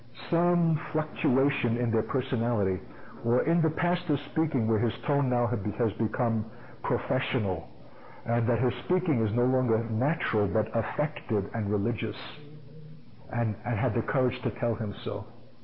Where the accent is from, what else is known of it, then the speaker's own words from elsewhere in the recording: Brooklyn, New York, United States; When we were kids growing up in Brooklyn and playing ball in the streets